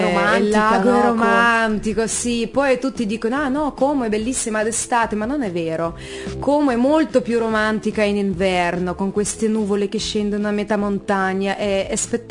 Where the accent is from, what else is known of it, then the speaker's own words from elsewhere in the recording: Chelyabinsk, Chelyabinsk Oblast, Russia; now in Italy; Io arrivo dalla Russia, madre Russia.